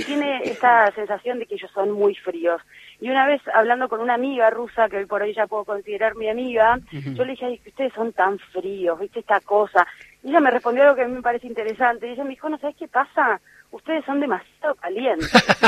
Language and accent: Spanish; San Fernando, Buenos Aires Province, Argentina; now in Russia; Yo nací en San Fernando.